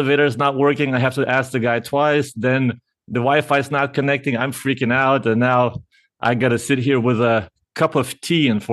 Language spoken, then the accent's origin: English; Germany; You know, I grew up in Germany. Everything was, you know, by the book.